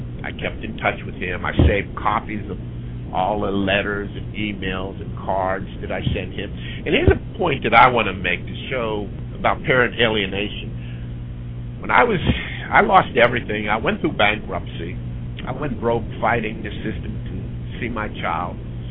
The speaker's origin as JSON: {"language": "English", "region": "Pennsylvania", "country": "United States", "also_born_or_lived": "Westchester County, New York / Putnam County, New York", "lives_now": "Deltona, United States", "said": "Originally, I'm from Pennsylvania, but I spent most of my adult life in metropolitan New York area, Westchester County, Putnam County, New York."}